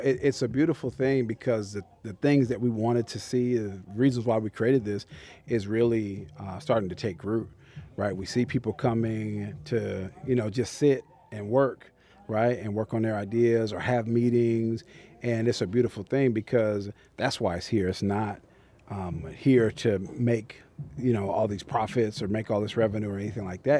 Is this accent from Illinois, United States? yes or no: no; Alabama, United States; also born or lived in Texas; now in Phoenix, United States; I'm not a Phoenix native. I'm a military brat. So I was originally from Alabama and lived in Texas for a while.